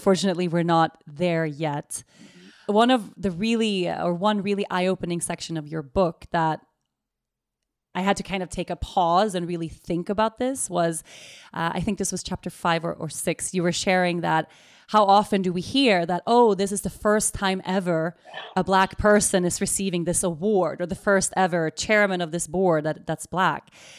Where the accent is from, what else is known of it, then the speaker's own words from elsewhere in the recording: Sweden; English is a second language; I'm Swedish, born and raised in Sweden.